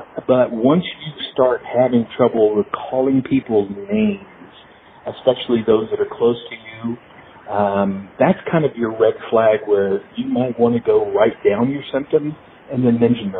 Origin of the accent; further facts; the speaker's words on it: Texas, United States; I grew up in Texas, and I learned to speak Spanish. Spanish is my secondary language. English is my primary.